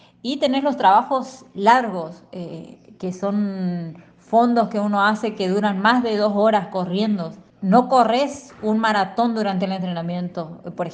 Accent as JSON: {"language": "Spanish", "country": "Argentina", "said": "hoy soy recordista argentina."}